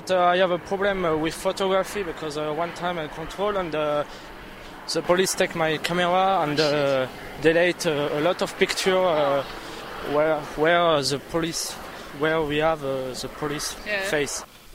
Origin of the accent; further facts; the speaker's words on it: Grenoble, Auvergne-Rhône-Alpes, France; English is a second language; I come from France, Grenoble.